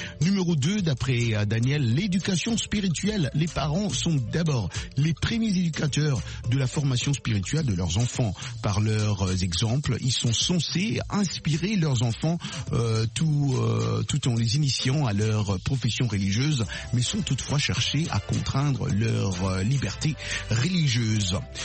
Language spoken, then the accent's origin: French; Dimbelenge, Kasaï-Central, DR Congo; et surtout chez moi à Dimbelenge.